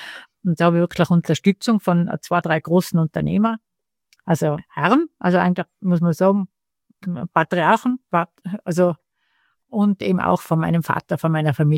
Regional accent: Tyrol, Austria; was wir als Tiroler gern haben

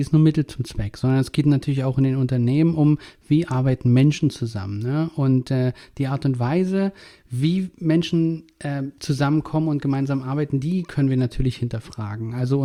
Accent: East Germany, Germany; Ich bin in der DDR groß geworden

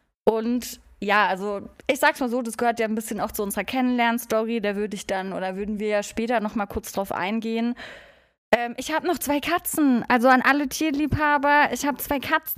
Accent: Rhineland-Palatinate, Germany; born there; Bin 30 Jahre alt und komme eigentlich gebürtig aus der Pfalz. Aber ihr habt, glaube ich, auch schon gemerkt, ich höre mich nicht nach einem gebürtigen Pfälzer an.

